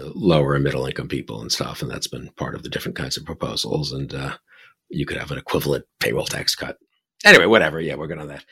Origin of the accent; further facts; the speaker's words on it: New York City, New York, United States; And also, I'm from New York. New York looked like it was falling apart and going down the tubes